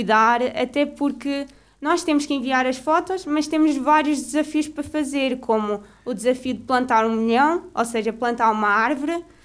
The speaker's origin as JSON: {"language": "Portuguese", "region": "Coimbra", "country": "Portugal", "tie": "born or raised there", "said": "Eu gosto bastante da minha aldeia, do meu concelho, sim. É. A minha aldeia foi a que me viu crescer, que estudei lá até, estudei na aldeia até ao quarto ano"}